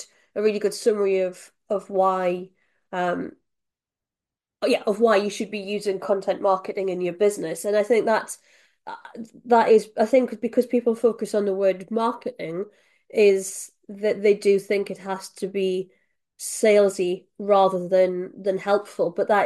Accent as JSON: {"language": "English", "country": "United Kingdom", "said": "And of course we're British and we take biscuits very seriously and also crisps"}